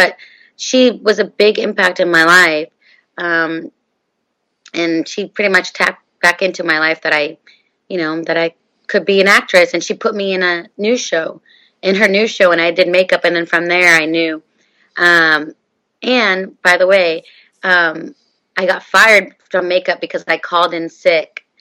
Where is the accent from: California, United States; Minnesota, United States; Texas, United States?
California, United States; Sacramento; I'm from Sacramento. I grew up there.